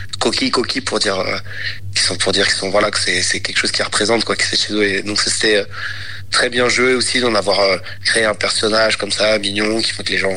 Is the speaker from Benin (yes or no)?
no; France; born there; je suis né ici en France, mais donc j'ai beaucoup de famille à Porto Rico, j'ai vraiment grandi avec Porto Rico et sa culture.